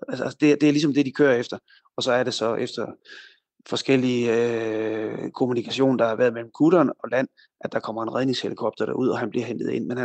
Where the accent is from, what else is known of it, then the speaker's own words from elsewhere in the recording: Jutland, Denmark; Nu er jeg selv jyde